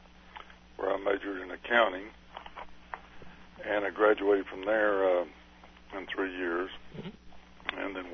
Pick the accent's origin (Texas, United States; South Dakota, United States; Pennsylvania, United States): Texas, United States; also born or lived in Slayton, Texas / Tahoka, Texas / Roswell, New Mexico / Portales, New Mexico; I was born in Slayton, Texas. My parents were actually living in Post, Texas at that time. And I started... Went to first grade in Tahoka, Texas, second grade in Roswell, New Mexico, the rest of my elementary in Portales, New Mexico